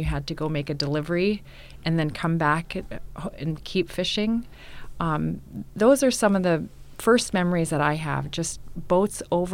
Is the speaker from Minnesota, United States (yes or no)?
no; Alaska, United States; And I was raised on the Kuskokwim, and that was the practice here as well.